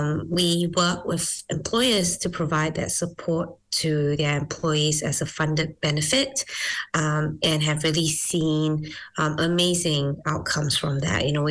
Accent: Malaysia; now in New Zealand; I was originally from Malaysia, migrated to New Zealand

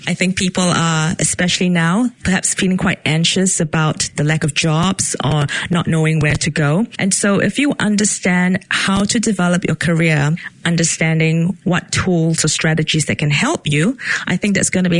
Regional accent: Singapore; moved away as an adult; now in New Zealand; Well, I'm from Singapore and I came to Aotearoa, New Zealand more than 10 years ago.

